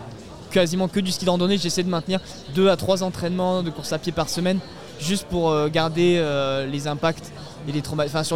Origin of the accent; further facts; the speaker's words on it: Chambéry, Auvergne-Rhône-Alpes, France; c'était le marathon de chez moi à Chambéry.